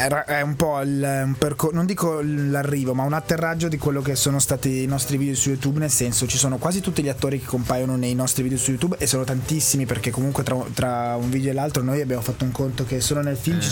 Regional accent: Como, Lombardy, Italy; Io sono di Como

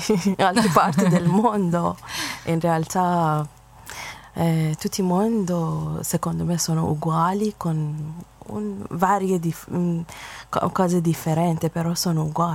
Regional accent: Iran; Italian is a second language; perché non devo studiare molto bene danza del mio paese, danza persiana

